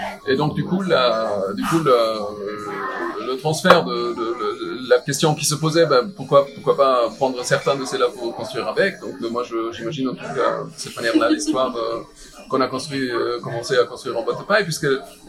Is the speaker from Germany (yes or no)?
yes; Germany; now in France; je suis allemand et souvent, ce qu'on me dit, mais comment t'es atterri ici en France